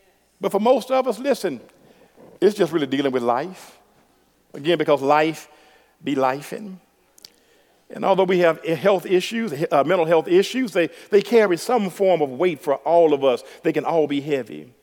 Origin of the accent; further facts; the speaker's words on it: the South, United States; I'm from the South, y'all.